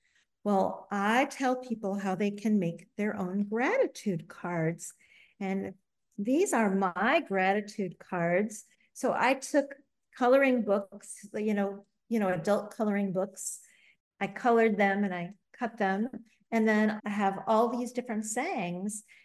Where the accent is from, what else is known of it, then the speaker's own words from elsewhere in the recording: Chicago, Illinois, United States; I grew up in Chicago where I took public transportation